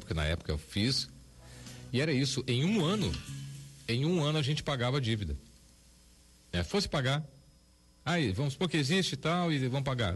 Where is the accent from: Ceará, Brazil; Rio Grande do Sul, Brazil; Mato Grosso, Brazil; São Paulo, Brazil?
Rio Grande do Sul, Brazil; Alegrete; now in Canoas, Brazil; eu cresci no Alegrete, só saí faz 8 anos da minha cidade